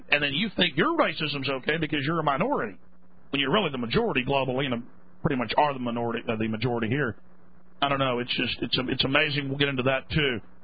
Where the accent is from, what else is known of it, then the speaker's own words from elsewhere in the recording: Texas, United States; Laying down weapons. I'm from Texas.